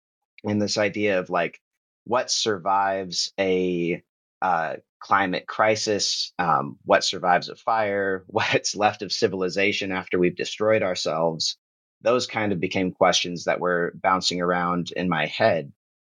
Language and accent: English; Ventura, California, United States; And it took me back to this moment in 2017 when my hometown caught fire during the Thomas Fire. At the time, it was the largest in California history.